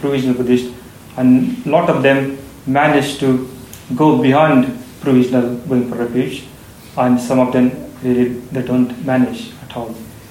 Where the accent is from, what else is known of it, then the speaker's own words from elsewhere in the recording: India; born there; I'm 35 years old, where I was born in India, in a small village.